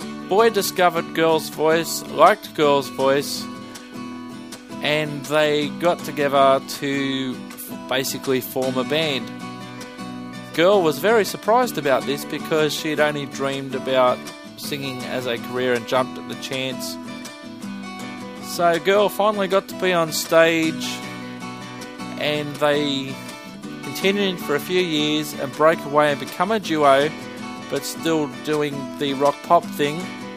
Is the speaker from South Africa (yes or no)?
no; New South Wales, Australia; they're both from my home state of New South Wales, and they're both country girls.